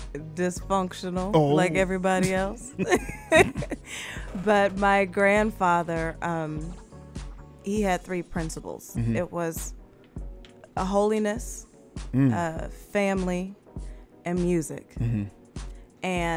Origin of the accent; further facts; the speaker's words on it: Detroit, Michigan, United States; I am from Detroit, 23 years.